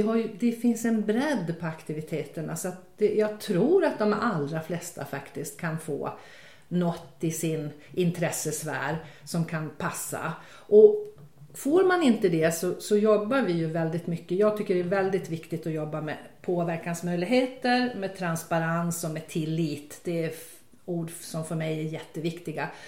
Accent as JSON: {"language": "Swedish", "town": "Visby", "region": "Gotland", "country": "Sweden", "tie": "born or raised there", "also_born_or_lived": "Hemse", "moved": "as an adult", "said": "Ja, jag är född i Hemse men jag är i huvudsak är uppvuxen i Visby. Och flyttade från Gotland när jag var 19 år."}